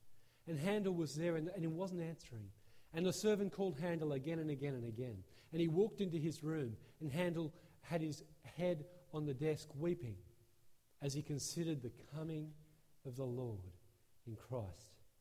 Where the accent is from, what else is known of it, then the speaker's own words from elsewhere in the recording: Australia; now in Canada; And as an Australian, I'm tempted to think in Canada, it's minus 30 degrees.